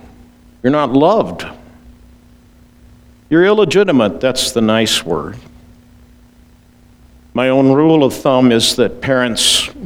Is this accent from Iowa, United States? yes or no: yes; Iowa, United States; I don't like speed limits. I grew up in Iowa.